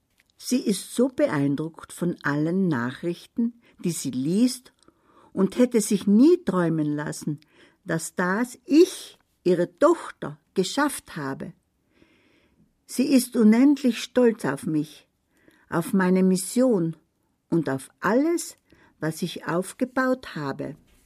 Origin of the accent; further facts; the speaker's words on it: Brazil; German is a second language; Ich stamme aus Brasilien und wurde in einer Favela namens Schusslinie im Norden des Landes groß.